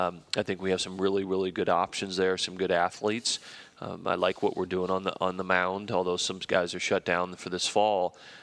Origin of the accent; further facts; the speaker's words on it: Council Bluffs, Iowa, United States; We followed the Kansas City Royals. Kansas City was just a couple hours south of us, and so that was our team.